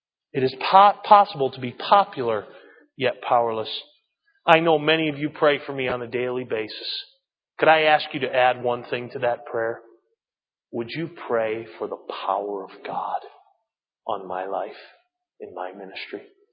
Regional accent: New England, United States; Listen, ladies and gentlemen, I come from New England.

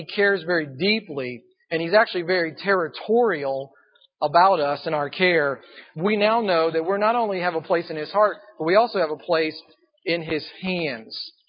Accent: Indianapolis, Indiana, United States; Now I'm from Indianapolis, and our center for the Colts is Jeff Saturday.

